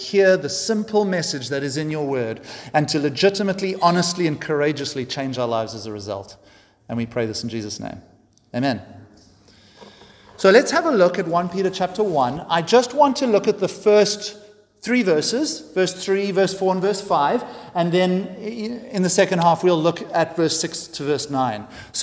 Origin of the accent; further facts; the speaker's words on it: South Africa; camps approached one of our very famous presidents, a president called Jan Smuts, who was very famous as a South African leader